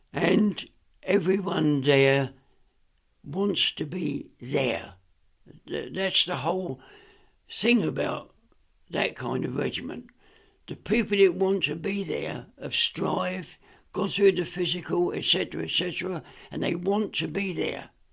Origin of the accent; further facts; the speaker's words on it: Brighton, South East England, United Kingdom; also born or lived in Mayfield; But all my life, I've lived in Brighton. So from the age of a few months old, I've always lived in Brighton.